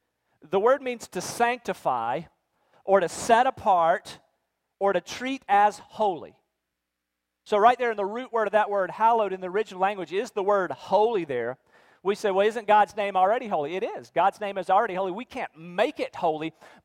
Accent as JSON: {"language": "English", "town": "Rocky Mount", "region": "North Carolina", "country": "United States", "tie": "born or raised there", "said": "When I was a boy growing up in Rocky Mount, North Carolina, I lived close to downtown Rocky Mount."}